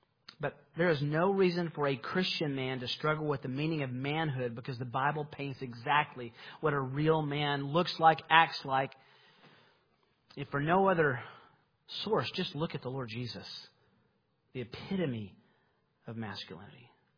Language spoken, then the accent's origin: English; Kansas City, Missouri, United States; I'm from Kansas City.